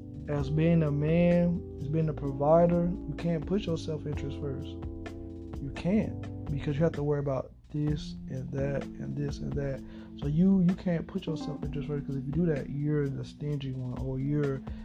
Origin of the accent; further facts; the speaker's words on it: Florida, United States; accent: southern; You know, I'm from Florida, so, you know, I have that southern slang, that southern, you know, tone.